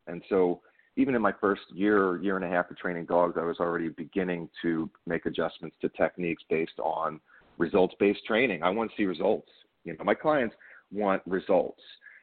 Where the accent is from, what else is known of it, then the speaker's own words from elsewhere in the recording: Northeast, United States; I'm from the Northeast, and I think up in the Northeast, we tend to have a purebred dog culture